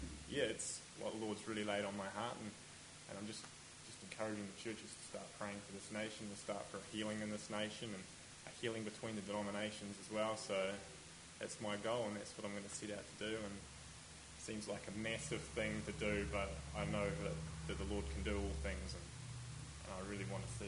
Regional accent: Twizel, Canterbury, New Zealand; I'm from Twizel, just near Mount Cook.

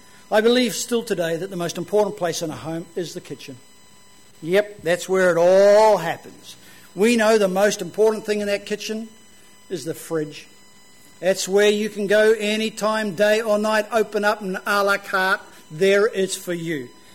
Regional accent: Auckland, New Zealand; where I grew up in Auckland, and she had a son the same age as me.

